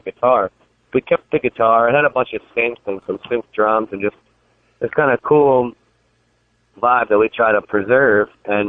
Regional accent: New York City, New York, United States; I'm from New York City, that's where I grew up

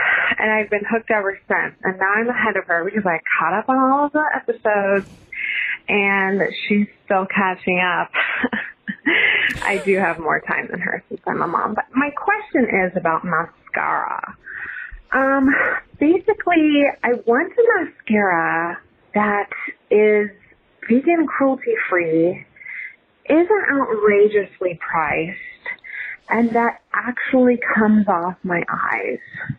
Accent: Kansas City, United States; I'm from the Kansas City area, and I love your show.

